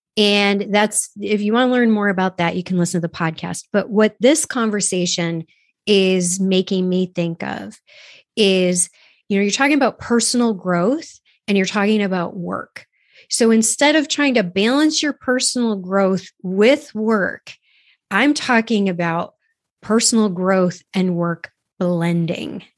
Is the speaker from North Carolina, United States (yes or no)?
no; Avon, New York, United States; from Avon, New York, just, you know, from a town that has more cows than people.